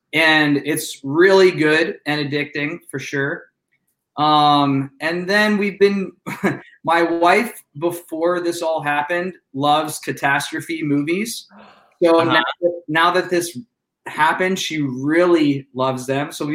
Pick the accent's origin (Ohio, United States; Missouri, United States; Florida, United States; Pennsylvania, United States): Ohio, United States; Youngstown; Right. I'm from Youngstown, remember?